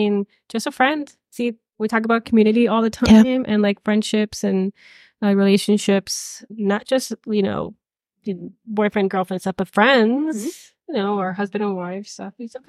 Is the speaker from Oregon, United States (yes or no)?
no; Miami, Florida, United States; And I'm from Miami, so I was a Miami party girl.